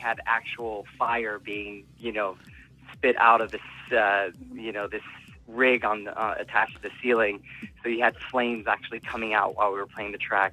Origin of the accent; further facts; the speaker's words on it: Montreal, Quebec, Canada; now in United States; for me, I grew up mostly in Canada, in Montreal.